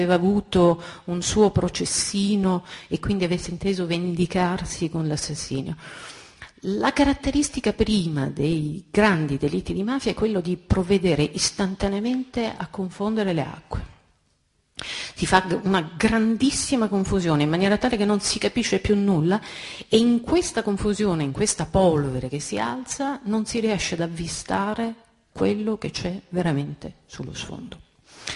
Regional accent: Messina, Sicily, Italy; peraltro io sono messinese, ho fatto una gran fatica a capire Palermo

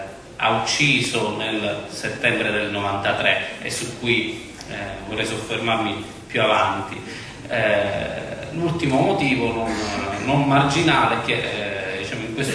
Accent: Sicily, Italy; per il fatto che siamo siciliani

